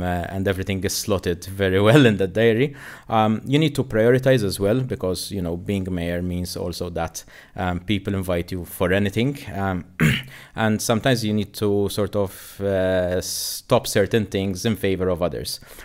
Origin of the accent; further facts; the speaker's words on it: Valletta, Malta; And I'm from Valletta, you know, so you know, giving something back to the city.